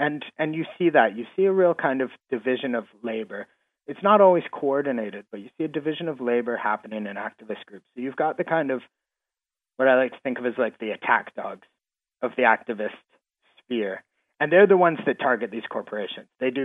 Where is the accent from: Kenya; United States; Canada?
Canada; being Canadian, I know what small towns are like. I know how they work.